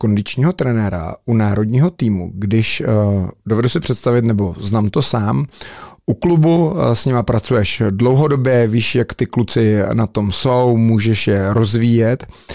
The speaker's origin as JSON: {"language": "Czech", "town": "Plzeň", "region": "Plzeň Region", "country": "Czechia", "said": "protože jsem Plzeňák"}